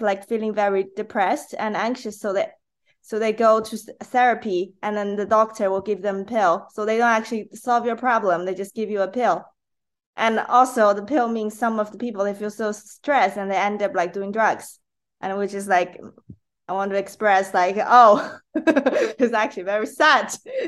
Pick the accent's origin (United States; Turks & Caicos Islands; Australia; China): China; English is a second language; moved away as an adult; now in United Kingdom; So I learned English, I took the exam, I get into a university in the UK, and from there, because I still have the mainstream Chinese mind, which is like forced on me